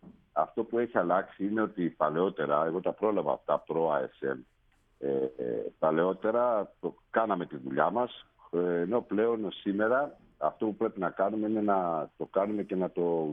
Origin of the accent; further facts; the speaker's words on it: Thessaly, Greece; απαντάται μόνο σε μια περιοχή στην Ελλάδα, είναι δίπλα στο χωριό μου. Είναι κάτω από τη λίμνη του Πλαστήρα, στον ποταμό Μέγκοβα.